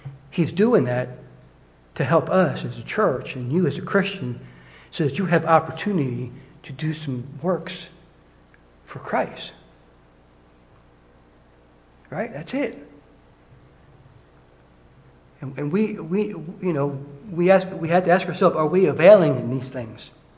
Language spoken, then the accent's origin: English; England, United Kingdom; I'm English. I don't need Greek. I'm English.